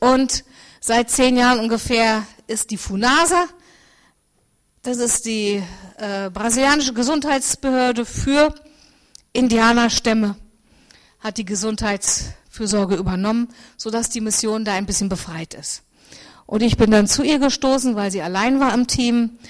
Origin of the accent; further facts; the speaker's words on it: Berlin, Germany; Ich komme aus Berlin, aber São Paulo ist wirklich, Berlin ist ein Dorf gegen São Paulo.